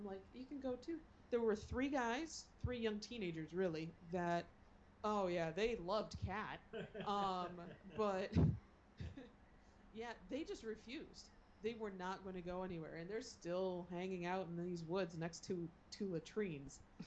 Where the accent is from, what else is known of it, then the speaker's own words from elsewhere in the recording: Maryland, United States; And I just automatically answered, Maryland.